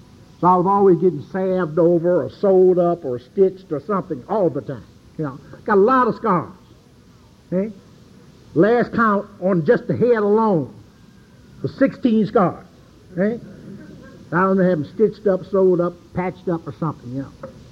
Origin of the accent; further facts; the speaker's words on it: Cleveland, Ohio, United States; born there; And I was born in the Midwest, born in Cleveland, Ohio, where it snows, gets cold, gets snowed in for days.